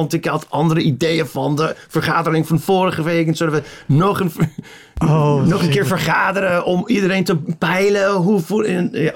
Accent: Chicago, Illinois, United States; wij komen uit Chicago, we're comedians

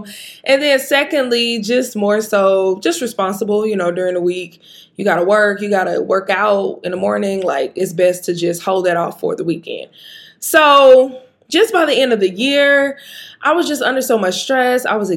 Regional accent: Mississippi, United States; But those meals that are like Southern, because I'm from Mississippi, that you kind of want to cook yourself, I'll do that. I'll do like collard greens. I'll do dressing. I'm a Southern girl, so I eat chitlins.

